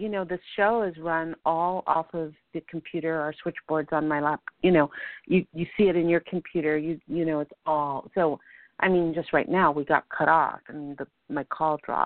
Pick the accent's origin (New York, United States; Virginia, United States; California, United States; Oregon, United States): California, United States; East Los Angeles; By the way, we're both from East LA. We didn't meet in East LA.